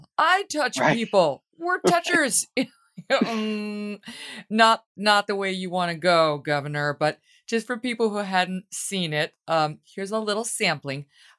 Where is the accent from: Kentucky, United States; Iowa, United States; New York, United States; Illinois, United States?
New York, United States; And unfortunately, as a New Yorker, I'm on the side